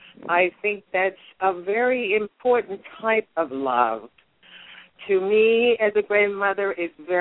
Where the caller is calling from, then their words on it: Pennsylvania, United States; I'm calling from Pennsylvania.